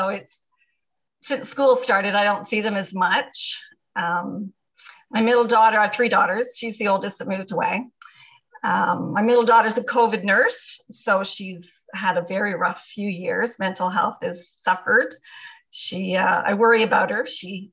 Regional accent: Toronto, Ontario, Canada; I am from Toronto, so I didn't say that before you asked me to. So I'm Canadian

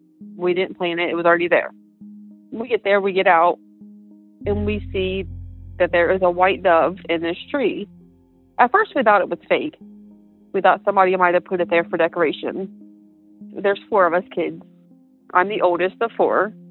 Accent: Columbus, Ohio, United States; I am from Columbus, Ohio.

